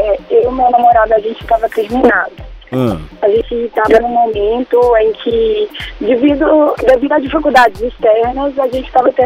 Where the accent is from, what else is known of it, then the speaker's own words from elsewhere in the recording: Belo Horizonte, Minas Gerais, Brazil; Sou de BH.